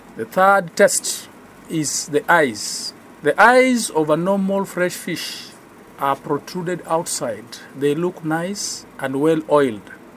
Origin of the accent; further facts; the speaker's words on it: Kenya; I'm a Kenyan.